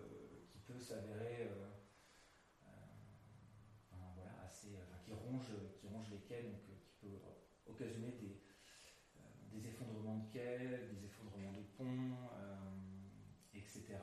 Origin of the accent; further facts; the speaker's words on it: Nantes, Pays de la Loire, France; donc ça c'est inspiré de Nantes, parce que je viens de Nantes